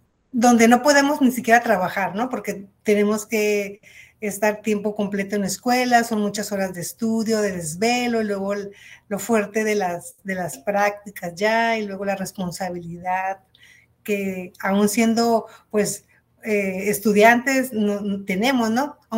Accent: Mexicali, Baja California, Mexico; Sí, yo estudié en Mexicali, allá nací, allá viví toda mi niñez, mi juventud, estudié en la Universidad Autónoma de Baja California y también ahí hice la especialidad de pediatría en Mexicali y ya por azares del trabajo vine a vivir a Baja

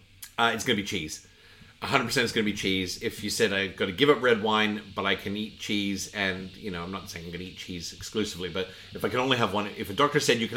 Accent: Canada; I'm Canadian, and the number one meat we eat in Canada is pork.

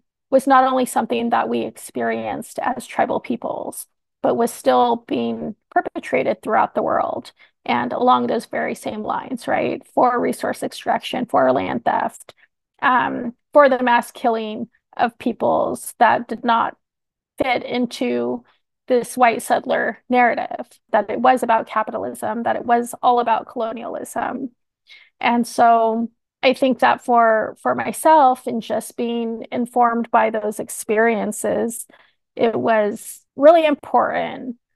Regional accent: California, United States; just as we fight against erasure as California Indian peoples, welcoming and joining with our Palestinian relatives

